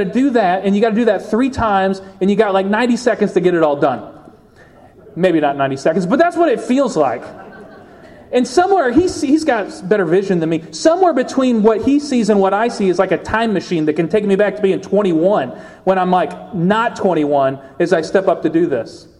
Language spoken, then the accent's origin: English; Kentucky, United States; born there; well, I was born in Kentucky, so like fifth grade, we learned how to brush our teeth.